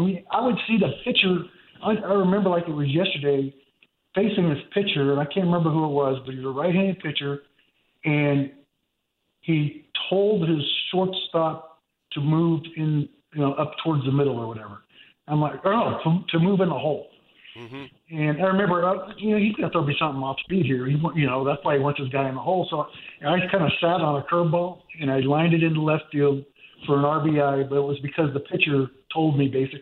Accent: California, United States; We're both from the Bay Area, and I couldn't stand New York.

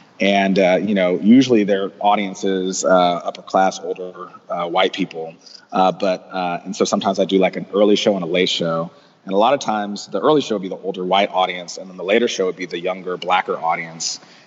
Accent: Atlanta, Georgia, United States; I'm from Atlanta, yeah.

